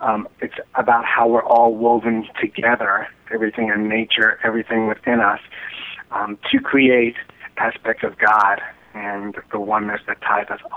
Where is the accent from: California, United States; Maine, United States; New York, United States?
New York, United States; Well, I'm a New Yorker, and we were going to see … on his 83rd birthday